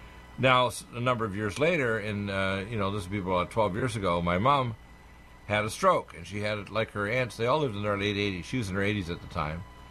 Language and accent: English; Detroit, Michigan, United States; born there; Well, I'm an American. I was born in Detroit, and my mom was born in North Dakota, and I have American relatives like in Boston and elsewhere.